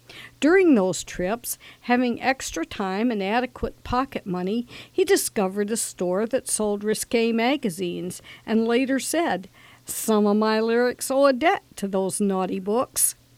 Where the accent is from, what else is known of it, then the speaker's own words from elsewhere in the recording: Louisville, Kentucky, United States; He married a woman, Linda, from Louisville, Kentucky, my hometown, and there are those lyrics.